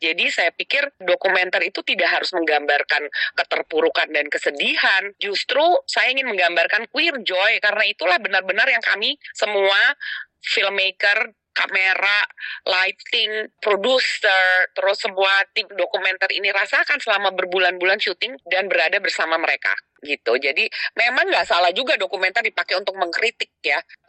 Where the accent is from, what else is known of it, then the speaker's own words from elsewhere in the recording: Jakarta, Indonesia; sebagai warga Jakarta, born and bred in Jakarta.